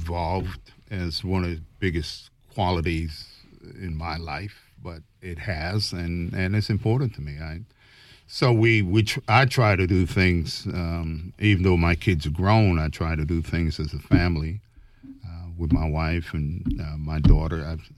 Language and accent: English; U.S. Virgin Islands; also born or lived in Connecticut; now in United States; I grew up in the Virgin Islands, and I had moved from the Virgin Islands to Connecticut.